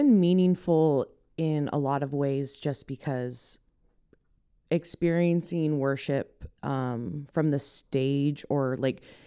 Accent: Camas, Washington, United States; I went to a small community church where I grew up in Camas, Washington

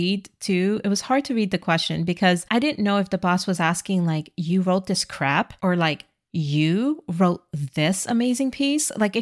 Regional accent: New York, United States; As a New Yorker, the rivalry between the Red Sox and the New York Yankees is legendary.

